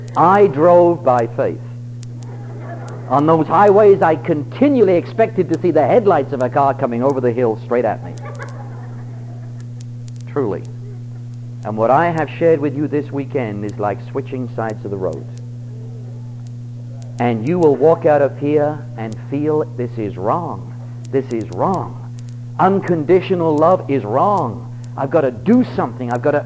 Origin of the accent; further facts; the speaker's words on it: England, United Kingdom; moved away; When I came over here from England, they introduced me to what I considered to be near suicide.